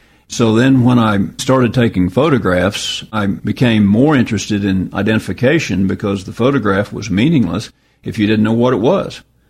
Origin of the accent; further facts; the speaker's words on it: Shidler, Oklahoma, United States; born there; I was born in Scheidler, Oklahoma, in a doctor's office.